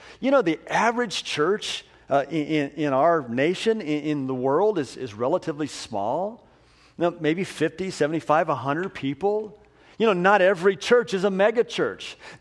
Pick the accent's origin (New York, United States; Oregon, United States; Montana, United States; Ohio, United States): Oregon, United States; Cave Junction; Cave Junction, my hometown that I grew up in, all of 300 people, is to Portland.